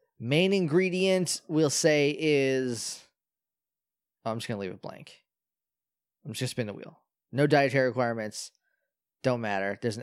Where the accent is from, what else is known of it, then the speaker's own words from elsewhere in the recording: New Hampshire, United States; Who knows? I'm not from France. I'm from New Hampshire.